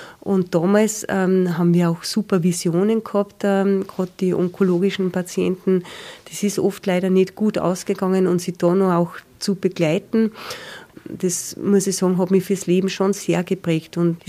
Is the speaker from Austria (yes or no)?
yes; Spital am Pyhrn, Upper Austria, Austria; weil wir von Spital am Bürn, wo ich aufgewachsen bin, gleich drüben waren im Gesäuse in der Steiermark